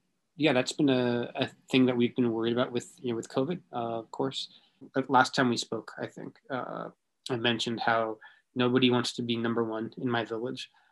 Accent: Los Angeles, California, United States; now in Nara, Japan; I am from Los Angeles, but I currently live in Nara, Japan. And I live in a small village at the moment. I'll be moving soon.

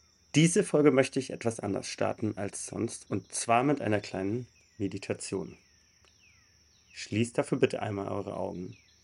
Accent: Bavaria, Germany; im Allgäu, meine Heimat.

